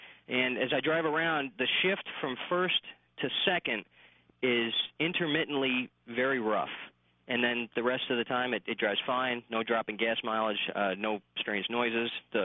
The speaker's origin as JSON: {"language": "English", "region": "New York", "country": "United States", "said": "I'm originally from New York, and I usually make the trip from – I used to be at Fort Drum and drive down to my house in Rochester and spend time with the family"}